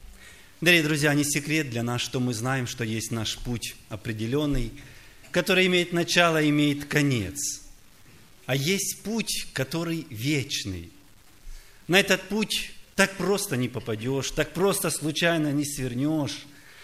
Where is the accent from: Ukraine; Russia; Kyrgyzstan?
Ukraine; Kharkiv Oblast; я из Украины, Харьковской области, город Мирьева.